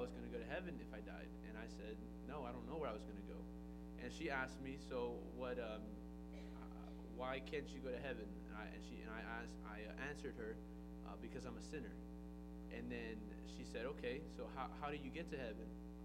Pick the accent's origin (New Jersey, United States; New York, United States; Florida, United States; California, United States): Florida, United States; Miami; I was born and raised in Miami, Florida. So the question always pops up, are you Hispanic? Are you speak Spanish? I am. I'm 100% Cuban. My parents were born in Cuba.